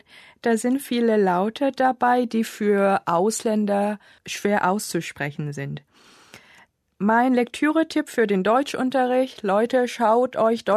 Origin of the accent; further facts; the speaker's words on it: Seoul, South Korea; German is a second language; Ich komme aus Korea, aus der Stadt Seoul. Ich bin geboren im Jahr 1974 und arbeite als Deutschlehrerin am Goethe-Institut in Seoul.